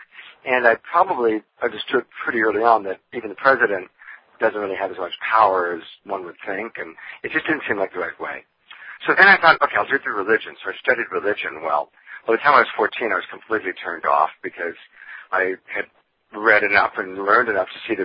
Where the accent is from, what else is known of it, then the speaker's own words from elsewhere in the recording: Granada Hills, California, United States; when I was a little boy growing up in Granada Hills, California